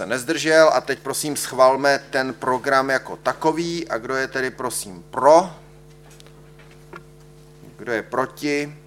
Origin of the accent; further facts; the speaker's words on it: South Bohemian Region, Czechia; tak jak my jako Jihočeši to zvládáme